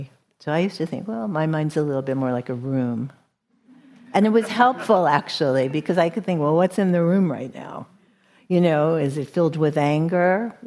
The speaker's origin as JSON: {"language": "English", "region": "New York", "country": "United States", "tie": "born or raised there", "said": "I grew up in New York."}